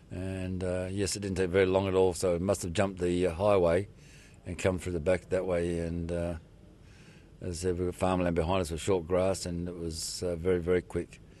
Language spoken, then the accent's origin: English; Australia; Yeah, I suppose I'm an Aussie and that's the way we are.